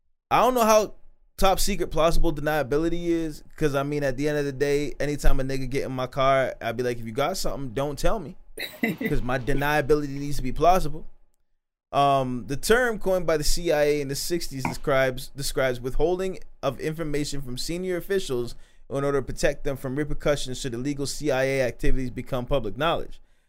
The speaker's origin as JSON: {"language": "English", "country": "Canada", "said": "bro, being a Canadian, I should know this shit"}